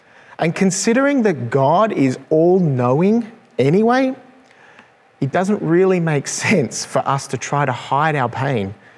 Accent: Australia; particularly as Australian men, we aren't really known for expressing our feelings or sharing our emotions.

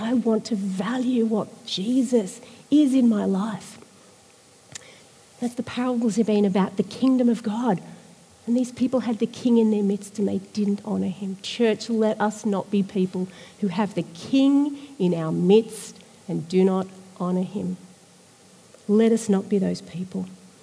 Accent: Australia; as somebody who is a subject, if I can use that term as an Australian, subject of Queen Elizabeth

